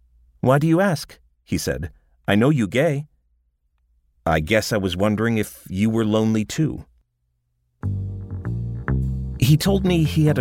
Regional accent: Minneapolis, Minnesota, United States; I recognized his area code as one from my hometown, Minneapolis, but phone numbers can be faked.

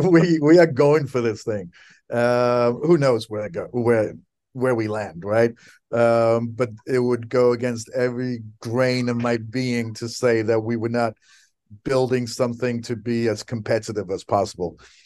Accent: Wales, United Kingdom; first language Welsh; English is a second language; So my first language is Welsh as well. So he sang … which is we're still here. Mm-hmm. And I am a passionate Welshman, and that often comes out on the sideline.

